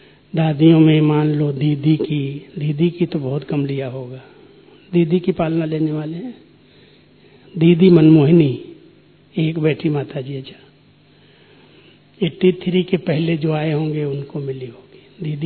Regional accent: Uttar Pradesh, India; कानपुर के पास ही हमारा गांव है

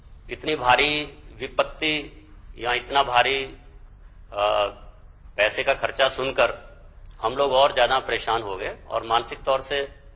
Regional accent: Kurukshetra, Haryana, India; मैं कुरुक्षेत्र हरियाणा का रहने वाला हूं

